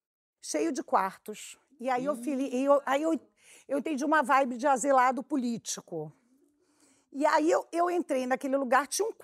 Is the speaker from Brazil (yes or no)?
no; Iran; now in New York, United States; Eu sou iraniana, queria conhecer um iraniano.